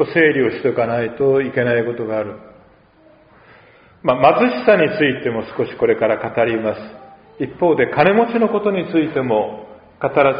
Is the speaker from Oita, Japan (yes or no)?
yes; Oita, Japan; 私大分出身なんですけど、大分育ち、別府湾ですね